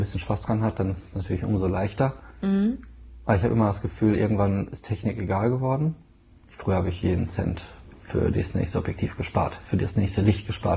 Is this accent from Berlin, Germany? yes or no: no; Hamm, North Rhine-Westphalia, Germany; born there; now in Münster, Germany; Ich bin gebürtig aus Hamm, bin zum Studium nach Münster gezogen, bin jetzt Münsteraner